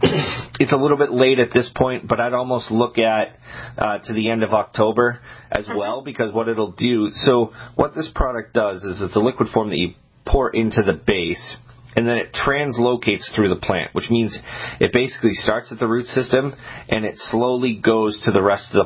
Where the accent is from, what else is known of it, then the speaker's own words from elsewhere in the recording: Maine, United States; You know, I grew up on Blueberry Pines Drive in Maine, so.